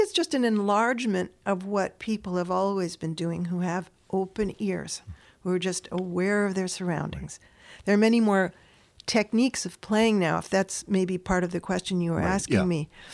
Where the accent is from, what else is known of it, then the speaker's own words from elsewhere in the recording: Nashville, Tennessee, United States; born there; My father taught at Fisk University, which was an African-American college. That's why I was born in Nashville.